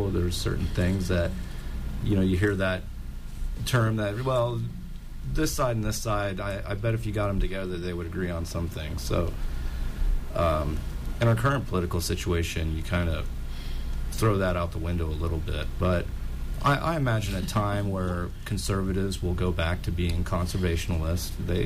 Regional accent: Peoria, Illinois, United States; growing up in Peoria, Illinois, seeing some of the plight because of housing zonings

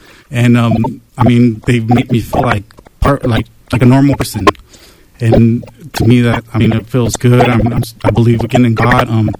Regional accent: Hamilton City, California, United States; This is actually all brand new to me because I was raised in Hamilton City.

